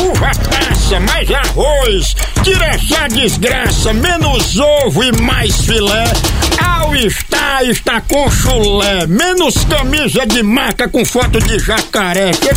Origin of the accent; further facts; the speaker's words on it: Northeast Region, Brazil; Fiquei, que é lá no interior, eu sou de Cachoeira do Sapo